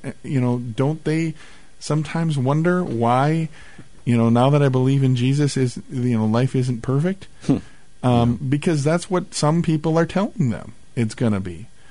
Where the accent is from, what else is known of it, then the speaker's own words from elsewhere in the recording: Wisconsin, United States; Well, I'm from Wisconsin, yeah, but, same, you know, yeah, close, same, close enough.